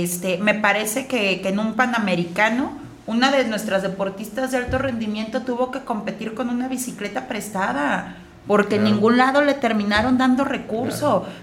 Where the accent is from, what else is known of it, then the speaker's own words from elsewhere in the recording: Mexico; Nosotros como mexicanos, qué críticos somos con el país vecino